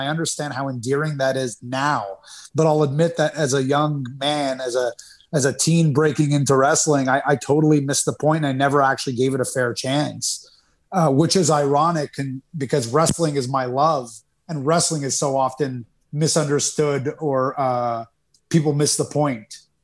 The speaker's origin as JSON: {"language": "English", "country": "Canada", "tie": "born or raised there", "said": "where I was growing up in Canada"}